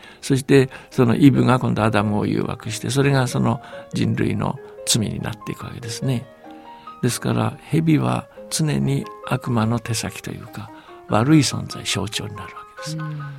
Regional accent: Beijing, China; 例えば僕は北京で育ったんですけども

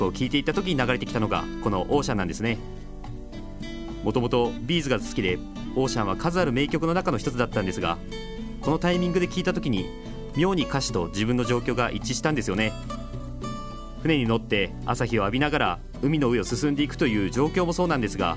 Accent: Fukuoka, Japan; now in Goto, Japan; 私は今は五島市役所の職員ですが、実は生まれも育ちも福岡なんです。学生時代に縁あって五島に出会って、通い詰めるうちに好きになって、そして移住をしたんですけども、

